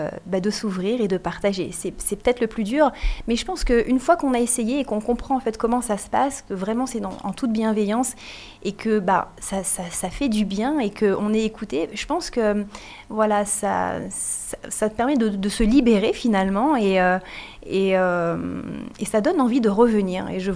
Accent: Reims, Grand Est, France; en 2022, j'ai déménagé dans les Alpes de Haute-Provence. Donc moi, à la base, je suis rémoise

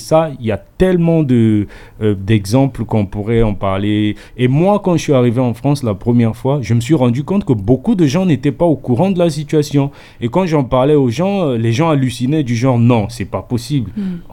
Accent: Brazzaville, Republic of the Congo; originaire des deux Congos. Ma mère est de Kinshasa, mon père est de Brazzaville, mais elle s'est mariée à Brazzaville, et donc je suis né, j'ai grandi à Brazzaville

